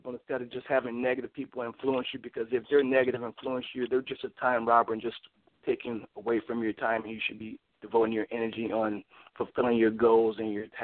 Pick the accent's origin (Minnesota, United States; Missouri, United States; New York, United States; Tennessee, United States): Tennessee, United States; Memphis; now in California, United States; I'm actually from Memphis, Tennessee.